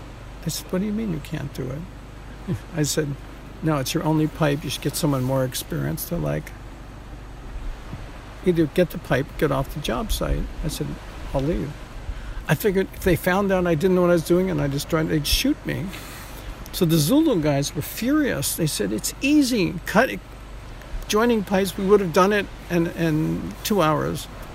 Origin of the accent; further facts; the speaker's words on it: United States; the guy sees that I'm American